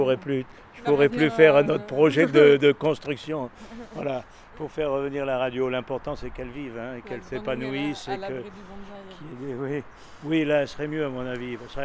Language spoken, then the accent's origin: French; Nice, Provence-Alpes-Côte d'Azur, France; Je suis né au bord de la Méditerranée, mais je suis niçois. Et j'aime pas l'ambiance à Nice.